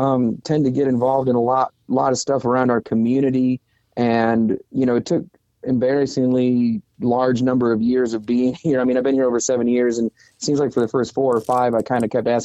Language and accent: English; Michigan, United States; born there; also born or lived in Nashville, Tennessee; So I was born in Michigan, lived in Nashville, Tennessee for 11 years.